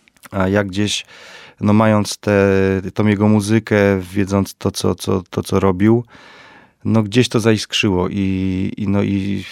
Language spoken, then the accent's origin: Polish; Zakopane, Lesser Poland, Poland; wczoraj byłem w miejscu, w którym się urodziłem, w Zakopanem, w takim domu na Kasprusiach. I jak sobie przypomnę ten czas, 82 rok, ja byłem wtedy małym bajtlem.